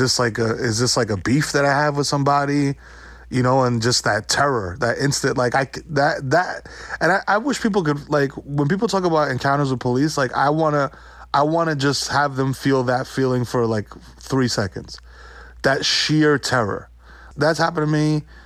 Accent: New York City, New York, United States; like I said, growing up in New York City, you see it so much.

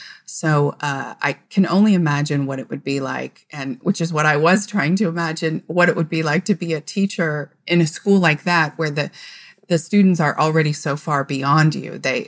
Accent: California, United States; I'm from California, so I have never gone to a school in the Northeast like this

